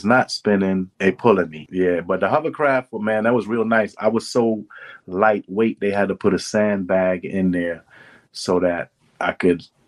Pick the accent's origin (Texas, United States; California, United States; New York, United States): New York, United States; Brooklyn; But I'm from Brooklyn, so I find that to be like, you know, a climax biome, meaning that's the, you know, ultimate of a city